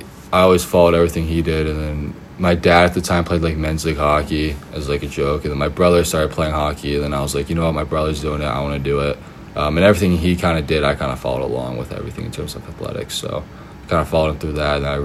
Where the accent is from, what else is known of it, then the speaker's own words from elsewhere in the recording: Canton, Georgia, United States; I'm from Canton, Georgia.